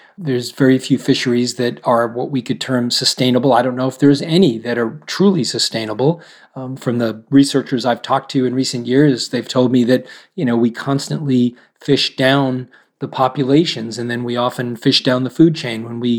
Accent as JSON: {"language": "English", "region": "New England", "country": "United States", "tie": "born or raised there", "said": "I've worked with fishermen my whole life growing up in New England"}